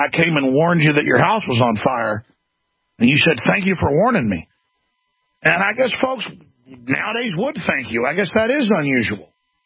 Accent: Dallas, Texas, United States; where I grew up in Dallas, I never saw anybody get in a fetal position.

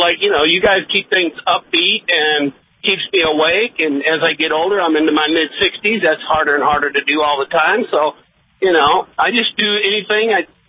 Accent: St. Louis, Missouri, United States; I was born and raised in St. Louis, and I saw that city start dying back in the 60s, early 60s

